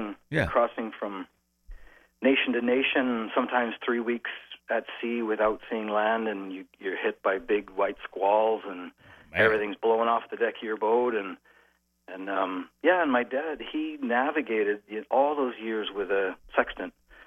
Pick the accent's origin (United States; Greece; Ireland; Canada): Canada; I'm a dual citizen now, but I grew up in Canada on a sailboat.